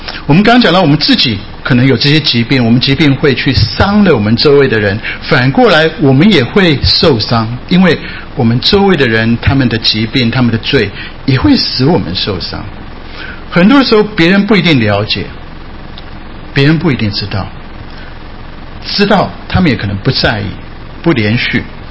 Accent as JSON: {"language": "Chinese", "country": "Japan", "tie": "born or raised there", "said": "因为很多人知道我在日本长大，所以对日本蛮熟悉。"}